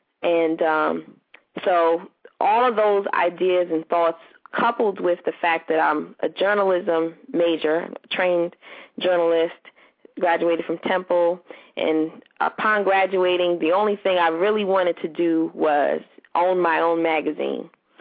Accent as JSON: {"language": "English", "region": "New York", "country": "United States", "tie": "born or raised there", "said": "So I grew up in New York and taught in Philadelphia"}